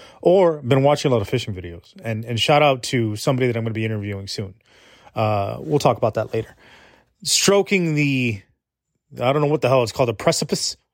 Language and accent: English; Miami, Florida, United States; there's something very special and unique about growing up in Miami, growing up in South Florida, the meshing of cultures, the ties that bind us down here